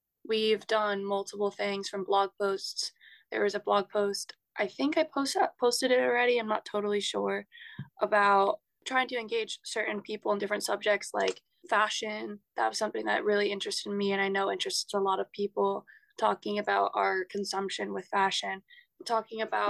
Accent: New Jersey, United States; New Jersey was the one that interested me most. It's my home state.

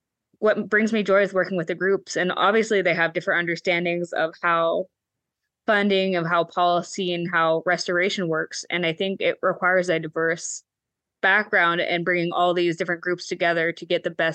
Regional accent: United States; even though they might not have that cultural connection that I do growing up on the Klamath River

